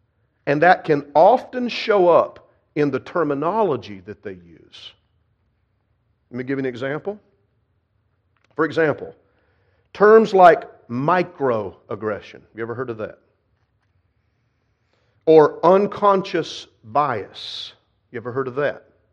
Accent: the South, United States; So should I automatically believe the worst and think you're putting me down as a Southerner?

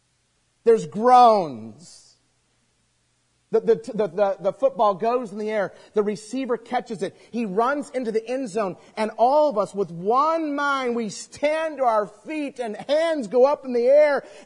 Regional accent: Idaho, United States; You know, I grew up in Idaho. Have you ever met somebody from there? So we don't have any NFL teams to cheer.

